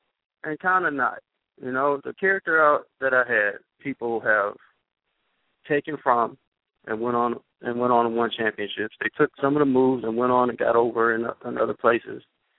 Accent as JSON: {"language": "English", "region": "Georgia", "country": "United States", "tie": "born or raised there", "said": "I'm mad at them because that place is in my backyard. I came up from Southwest DeKalb High School, which is, like, 15 minutes away from here."}